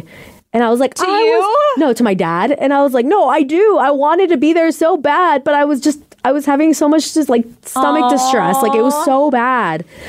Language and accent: English; Seattle, Washington, United States; But we're from Seattle, so that just seemed reasonable to us.